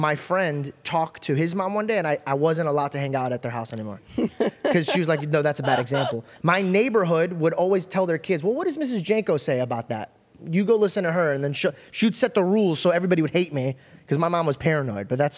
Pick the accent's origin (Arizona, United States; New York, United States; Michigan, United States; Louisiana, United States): Arizona, United States; I grew up in Arizona, so I was surrounded by Spanish people.